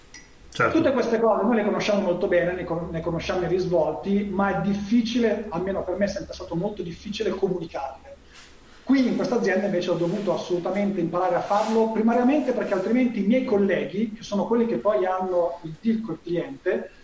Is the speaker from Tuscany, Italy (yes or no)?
yes; Livorno, Tuscany, Italy; sono toscano, di Livorno, quindi abbastanza egocentrico da non potermi definire tale.